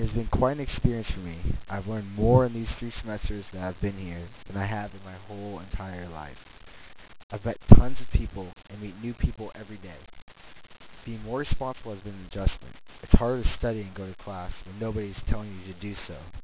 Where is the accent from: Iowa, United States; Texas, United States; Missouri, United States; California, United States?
California, United States; San Jose; I am from San Jose, California, which is in the San Francisco Bay Area. And although I go to school down here in Southern California, I always claim Northern California is my hometown.